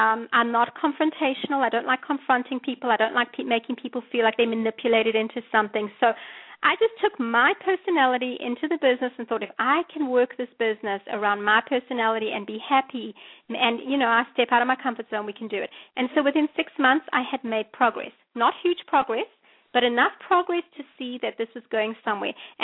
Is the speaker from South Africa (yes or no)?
yes; South Africa; now in United States; I wasn't certified in Connecticut. I'm actually from South Africa.